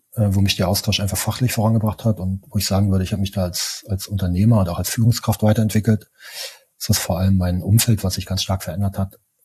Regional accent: eastern Germany, Germany; Für mich also ich bin im Osten von Deutschland groß geworden

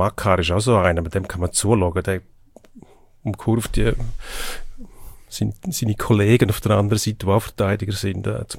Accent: Switzerland; Oder der Misch gerettelt, wie man bei uns in der Schweiz auch so schön sagt.

